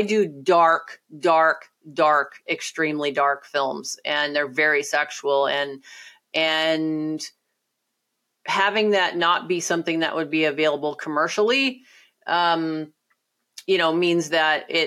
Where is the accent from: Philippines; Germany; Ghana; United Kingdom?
Germany; English is a second language; now in United States; So growing up in German culture, shame is not a part of what, you know, coming of age and so forth. Shame, I know over here in the United States, there's a lot of shame around sexuality.